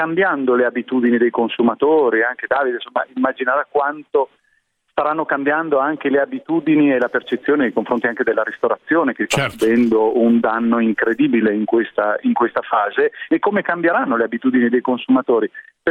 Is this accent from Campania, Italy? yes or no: yes; Campania, Italy; sono di quella zona. Però no, in verità sono campano, ma ho fatto un corso di dizione per essere più.